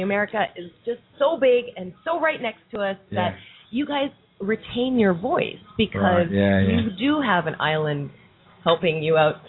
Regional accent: Canada; As being Canadian

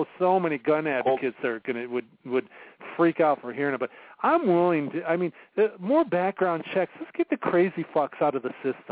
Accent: Waco, Texas, United States; I'm from Waco.

